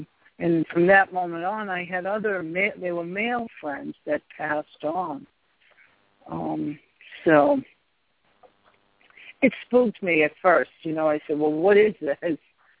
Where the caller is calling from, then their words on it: New Orleans, Louisiana, United States; Yeah, I'm calling from New Orleans.